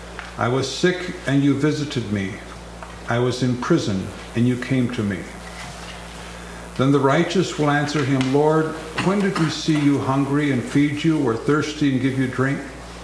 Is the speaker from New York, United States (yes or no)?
no; Sioux Falls, South Dakota, United States; I'm from Sioux Falls, South Dakota